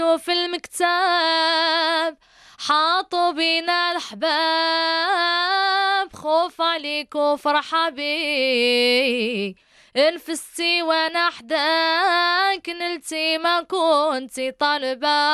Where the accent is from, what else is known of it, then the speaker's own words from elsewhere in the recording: Morocco; هذا يعني فخر وشرف كبير لنا احنا كمغاربه